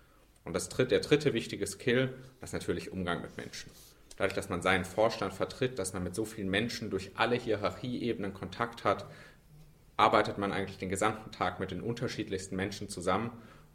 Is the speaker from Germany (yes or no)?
yes; Southern Germany, Germany; Ich glaube, als Süddeutscher kann ich sagen